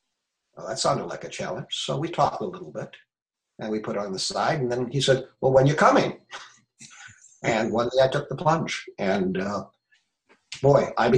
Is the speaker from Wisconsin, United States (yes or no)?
yes; Milwaukee, Wisconsin, United States; I grew up in Milwaukee, Wisconsin, actually, and so many old buildings there, so much history.